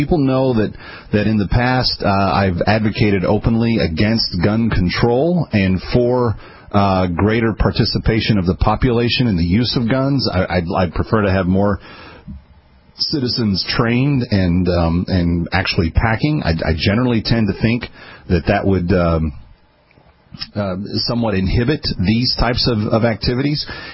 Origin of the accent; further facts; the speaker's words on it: Texas, United States; Texas is my home state, and I really care about the folks that are there